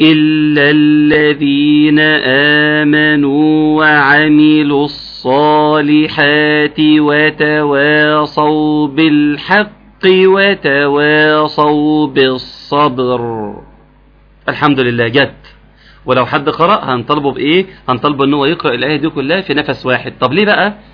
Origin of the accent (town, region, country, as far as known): Egypt